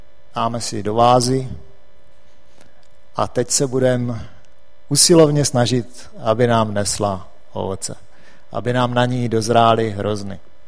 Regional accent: South Moravian Region, Czechia; Většinou asi víte, že jsem z Jižní Moravy původem. Mezi vinicema jsem vyrůstal celý život až do svých asi 25 let.

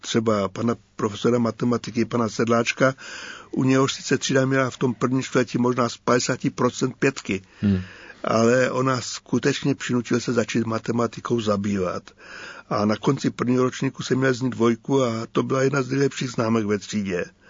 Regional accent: Orlová, Moravian-Silesian Region, Czechia; also born or lived in Mosty u Českého Těšína; Vyrůstal jsem potom v hornické kolonii v Orlové Lazích, poblíž dolu Nová Jáma, který později komunisté přejmenovali na důl Antonín Zápotocký.

